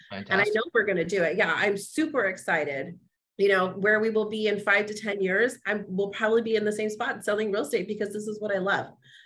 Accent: California, United States; now in Castro Valley, United States; I come from Orange County, which is a concrete jungle, as my husband calls it, where you have everything at your fingertips, malls, everything.

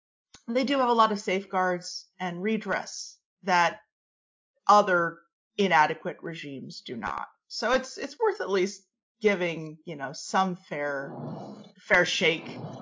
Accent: California, United States; But I come from California. I'm like Catherine. We're lovely Americans, and yet the Irish folks still seem to accept us.

